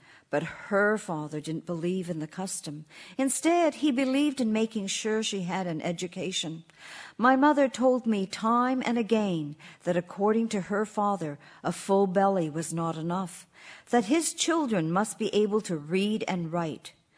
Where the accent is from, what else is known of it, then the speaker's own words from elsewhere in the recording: Acton, Ontario, Canada; But when I was a child growing up in Acton, it was famous for a tannery which tanned leather goods.